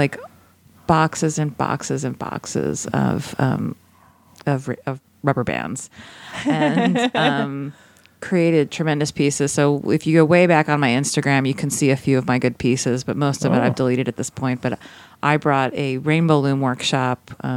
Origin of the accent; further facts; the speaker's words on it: New Jersey, United States; I honk at them if they're doing something wrong because I'm from Jersey and I don't put up with that crap.